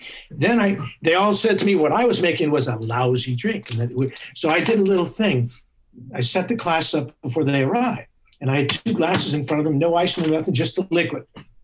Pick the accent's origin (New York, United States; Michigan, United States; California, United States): New York, United States; I'm a New Yorker.